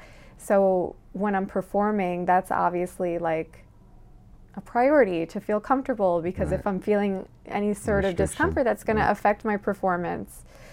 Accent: New York, United States; And I'm from New York.

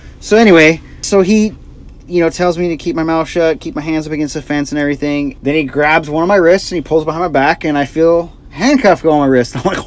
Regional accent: New York City, New York, United States; I grew up in the Bronx my whole life. I ain't never been in cuffs.

